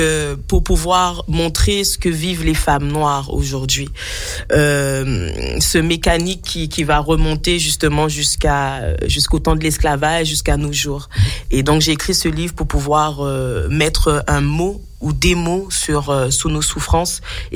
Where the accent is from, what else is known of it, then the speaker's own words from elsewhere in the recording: Guadeloupe, France; moved away; J'ai grandi en Guadeloupe. Ensuite, après, je suis venue ici en 2009.